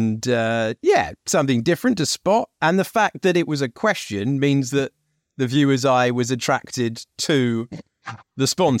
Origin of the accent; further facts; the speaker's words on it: England, United Kingdom; And as an Englishman with a French surname.